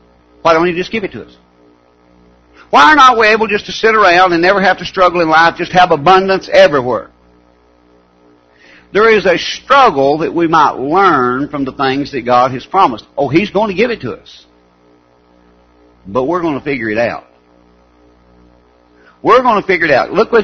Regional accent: Appalachia, United States; We grew up in Appalachia and we were poor.

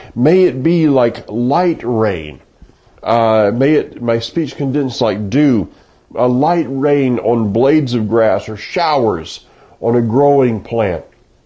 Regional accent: Florida, United States; Growing up in Florida, we would get these rains

